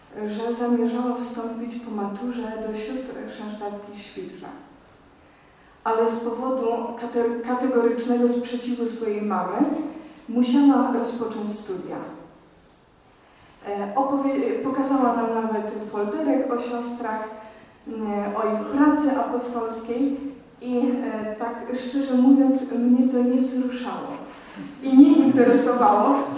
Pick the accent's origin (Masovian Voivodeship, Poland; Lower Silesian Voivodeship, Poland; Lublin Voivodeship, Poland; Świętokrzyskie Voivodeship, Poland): Lublin Voivodeship, Poland; Chrzanów; Pochodzę z pięknej małej wsi Chrzanów na Lubelszczyźnie.